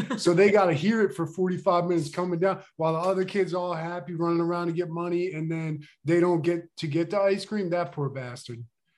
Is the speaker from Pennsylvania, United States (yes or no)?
yes; Pennsylvania, United States; Outside of Philly.